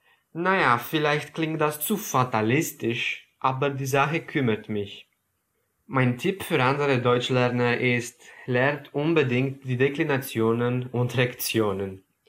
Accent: Romania; German is a second language; ich komme aus Rumänien.

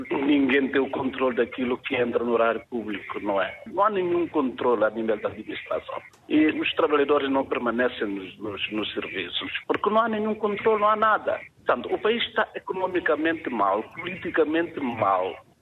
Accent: Guinea-Bissau; cabe a nós, enquanto guineenses, há uma pressão

